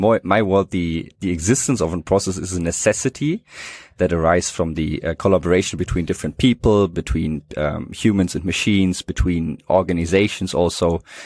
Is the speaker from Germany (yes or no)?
yes; Heidelberg, Baden-Württemberg, Germany; English is a second language; but I grew up in Heidelberg